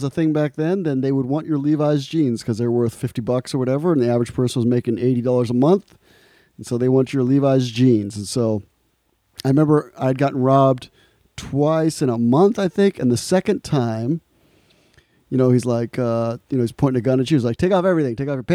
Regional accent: Guayaquil, Guayas, Ecuador; Radio Santiago is a Catholic radio station right here in Guayaquil, the largest city in Ecuador, my hometown.

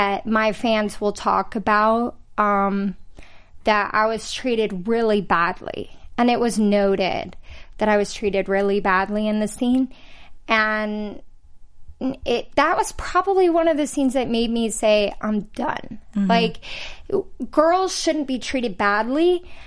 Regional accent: Kentucky, United States; I'm from Kentucky, small town. Yeah. Like, we don't even make it on the map.

